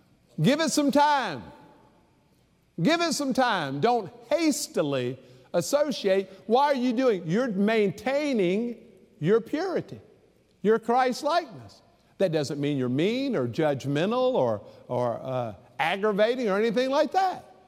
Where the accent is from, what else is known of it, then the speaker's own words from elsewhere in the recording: Savannah, Georgia, United States; I remember when I grew up in Savannah. So we had oceanfront beach, Tybee Island.